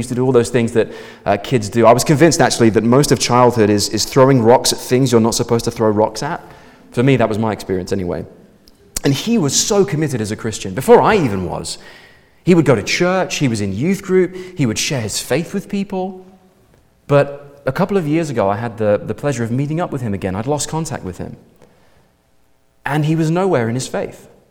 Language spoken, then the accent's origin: English; England, United Kingdom; But can I, as an Englishman, humbly suggest, that freedom is more complicated than that.